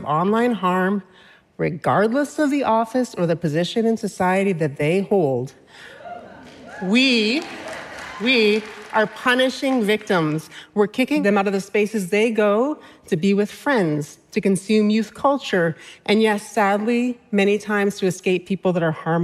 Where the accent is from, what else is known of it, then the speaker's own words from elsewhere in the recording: Canada; Did I mention that I'm Canadian and I do not mind taxing the rich?